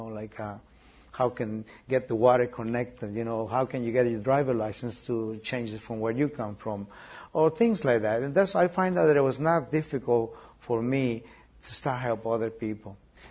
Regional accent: San Fernando, California, United States; now in Shelbyville, United States; we came from San Fernando, California, which is a big city. So we find this city, Tennessee, Shelbyville

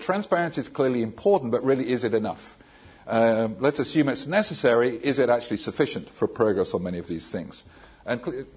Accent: United Kingdom; And as a Brit, I can't really help but think

